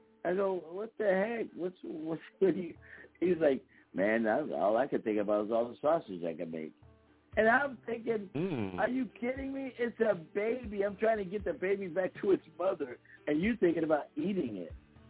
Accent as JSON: {"language": "English", "town": "Philadelphia", "region": "Pennsylvania", "country": "United States", "said": "I'm a city boy. I'm from Philly, right?"}